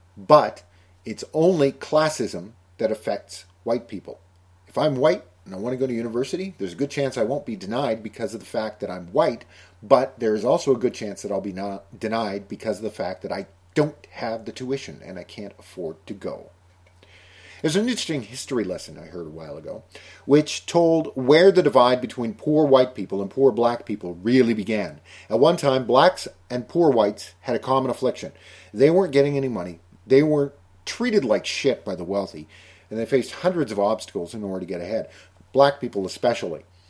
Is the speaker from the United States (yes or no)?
no; Canada; I'm Canadian, and therefore I don't know what it's like to live in that type of a situation. But I'm a Canadian. I live north of the border.